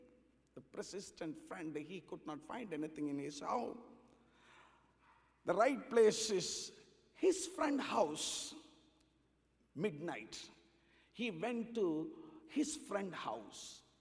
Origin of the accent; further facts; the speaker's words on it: India; English is a second language; Because, I came from India while I was praying for this day.